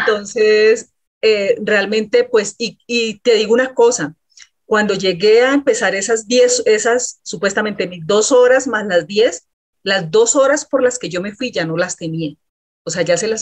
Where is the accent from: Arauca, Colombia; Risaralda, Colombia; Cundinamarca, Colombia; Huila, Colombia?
Arauca, Colombia; de donde yo soy de Arauca, pues solo llegó una universidad y dos carreras y no había más